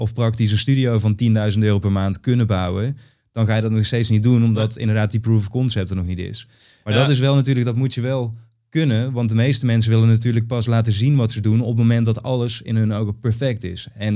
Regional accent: Limburg, Netherlands; Ik kom uit Limburg, maar dat is ook tegen de Belgische grens aan.

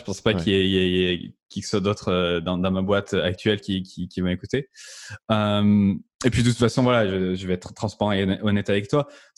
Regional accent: France; accent: French; faut que je continue de pousser avec mon accent français

